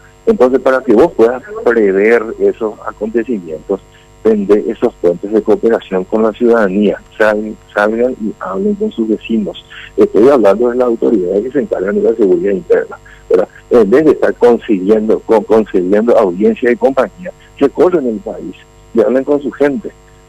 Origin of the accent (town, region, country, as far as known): Paraguay